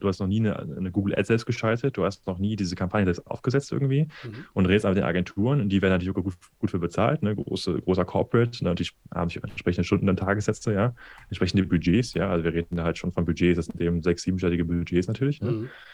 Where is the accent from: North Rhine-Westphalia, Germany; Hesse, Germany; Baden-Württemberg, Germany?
North Rhine-Westphalia, Germany; Cologne; now in Amsterdam, Netherlands; Ich komme ursprünglich aus Köln, bin da mittlerweile seit 5 Jahren in Amsterdam